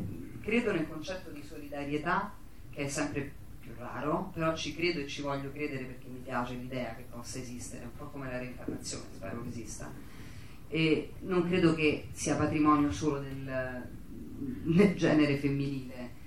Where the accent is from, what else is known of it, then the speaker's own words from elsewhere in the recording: Rome, Lazio, Italy; forse perché sono romana, sono un po' stanca dei soliti ambienti